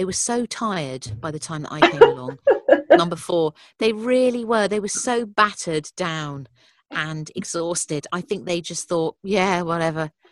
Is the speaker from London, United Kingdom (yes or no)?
no; Leatherhead, South East England, United Kingdom; So we grew up outside Leatherhead in a little cul-de-sac, a new build cul-de-sac from the late 60s, and my mum and dad moved there, and it was a very sort of formative 11 years that I lived there before we then moved on.